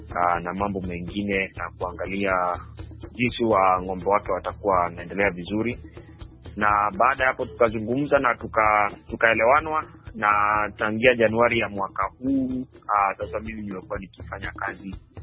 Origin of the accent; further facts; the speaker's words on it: Kenya; now in Australia; kwani pia mimi unaona nilitoka Kenya na sasa niko nchi nyingine huku Australia.